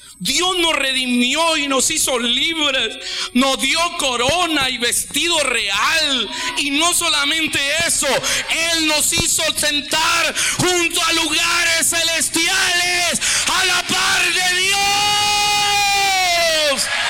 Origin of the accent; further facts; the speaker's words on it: El Salvador; me sentí muy honrado como salvadoreño.